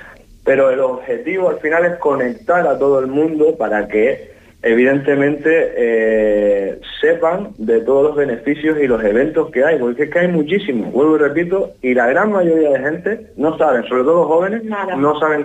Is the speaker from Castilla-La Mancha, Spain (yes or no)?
no; Canary Islands, Spain; yo soy aquí, soy majorero.